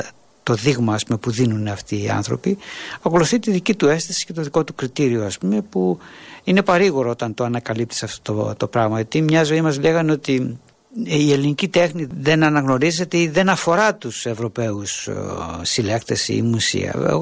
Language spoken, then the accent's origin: Greek; Chania, Crete, Greece; κατάγομαι από τα Χανιά, αλλά θεώρησα ότι τα Χανιά είναι μια πολύ καλή περίπτωση επαρχιακής πόλης.